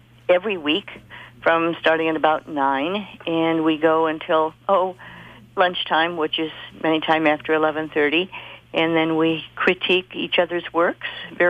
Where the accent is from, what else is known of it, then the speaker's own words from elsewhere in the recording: Hawaii, United States; I grew up in Hawaii, so I have some things that have a Hawaiian influence, if you will.